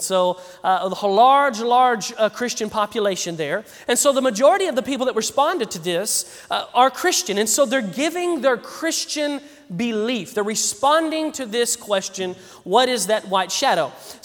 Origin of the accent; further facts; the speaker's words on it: Arkansas, United States; in my home state of Arkansas last year